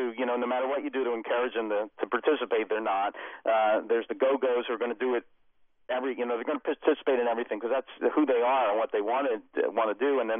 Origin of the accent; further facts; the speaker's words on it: Philadelphia, Pennsylvania, United States; I'm a guy from South Philadelphia.